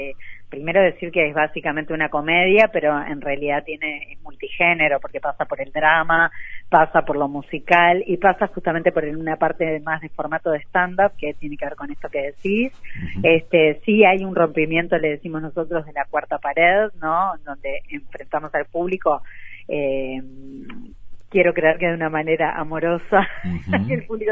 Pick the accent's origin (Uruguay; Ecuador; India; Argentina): Uruguay; soy una actriz uruguaya, me dedico a esto